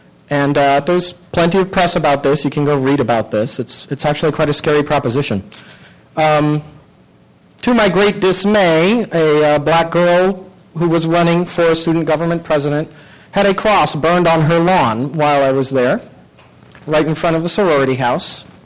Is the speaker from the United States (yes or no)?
no; Peru; When I was a kid growing up in Peru, another one of those places that my mother worked